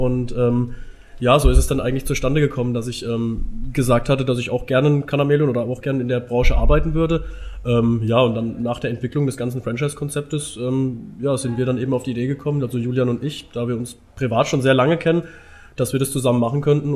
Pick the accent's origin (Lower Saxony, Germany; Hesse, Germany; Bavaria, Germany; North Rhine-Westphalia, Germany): Bavaria, Germany; Lohr; Nee, wir kommen eigentlich aus Lohr. Also jetzt hier Ecke Würzburg, sage ich mal, 40 Kilometer okay. Richtung Aschaffenburg.